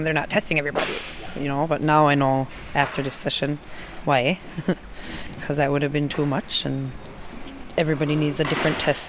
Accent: Maine, United States; I'm from Maine.

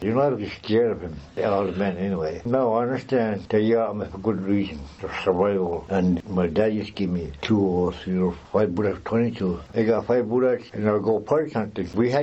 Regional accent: Voisey Bay, Newfoundland and Labrador, Canada; born there; I was born outside of Voisey Bay. I was born there with my twin brother, Buddy. I was not born in Maine.

